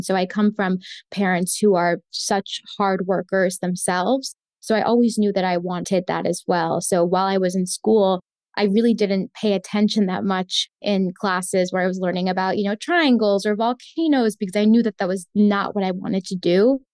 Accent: Florida, United States; I was born and raised in Florida. I'm an identical twin, so I'm a gemela. My mother is an immigrant from Colombia.

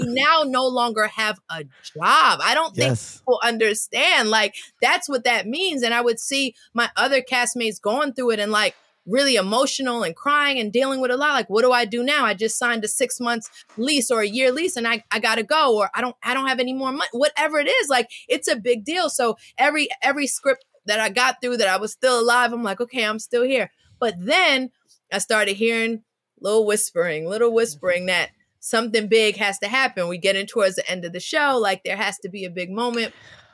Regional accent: Brooklyn, New York, United States; I'm from Brooklyn. I grew up in New York.

